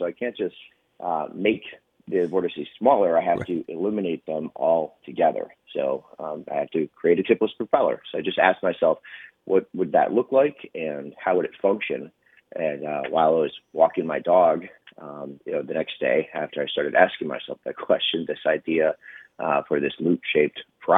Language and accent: English; Michigan, United States; I'm originally from Michigan, and I started the company in Philadelphia where I was working as an executive producer.